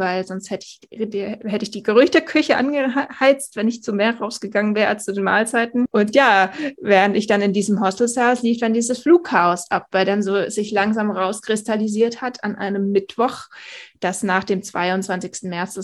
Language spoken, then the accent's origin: German; India; moved away; Obwohl es so mein Heimatland war